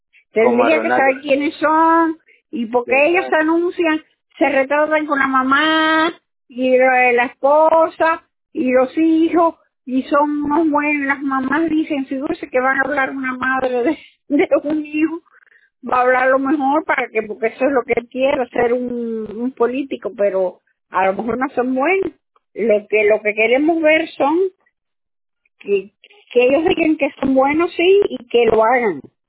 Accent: Cuba; moved away; also born or lived in Spain; Yo salí de Cuba en el 68 y llegué aquí y fui a España. Y vivía allá hasta marzo del 69, y en marzo del 69 llegué a este país.

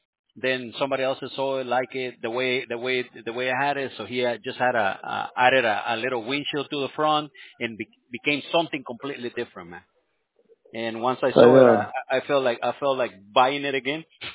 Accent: California, United States; I'm completely debate because I'm from California and my dad liked the Yankees, so I'm in the middle.

